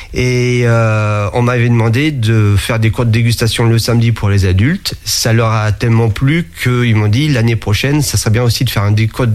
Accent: Angers, Pays de la Loire, France; beaucoup forcément dans le Maine-et-Loire, puisque je suis natif d'Angers

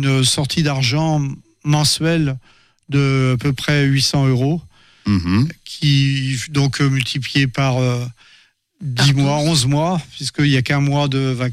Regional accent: France; il y a une politique d'inclusion scolaire comme chez nous en France

